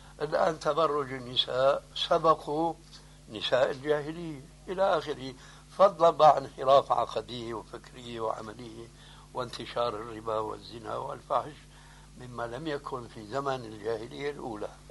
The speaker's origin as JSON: {"language": "Arabic", "country": "Syria", "said": "الحكاية التي تحكى عندنا في سوريا"}